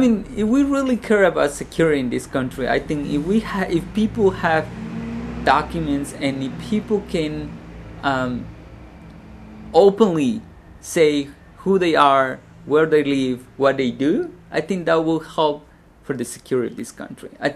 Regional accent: Mexico; And for instance, I'm from Mexico.

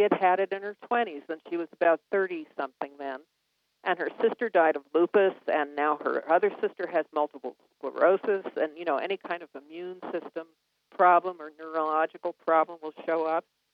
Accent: New York, United States; So I stopped saying I was from New York, and I would say I was from the State Historical Society in Salt Lake City, which I was.

